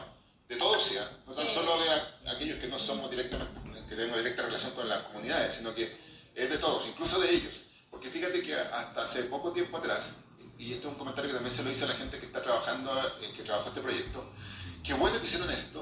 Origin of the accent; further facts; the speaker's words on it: Concepción, Biobío, Chile; Pero creo que a mí me hace falta Chillán. Yo soy oriundo de Concepción.